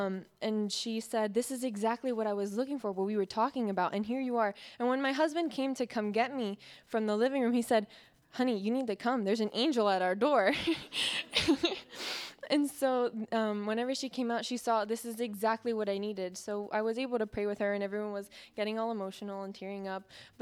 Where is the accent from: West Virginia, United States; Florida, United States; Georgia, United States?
West Virginia, United States; I'm from West Virginia.